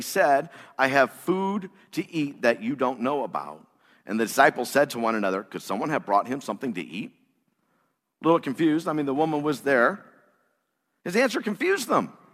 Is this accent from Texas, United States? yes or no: no; Indiana, United States; So you don't end up over in California instead of just Indiana a couple hours away?